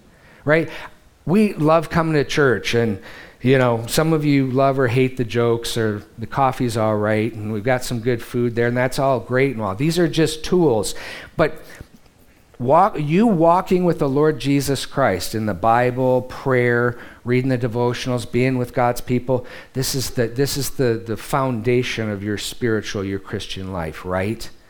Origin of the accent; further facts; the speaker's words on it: Detroit, Michigan, United States; No, I'm not. I'm from Detroit. Hardly.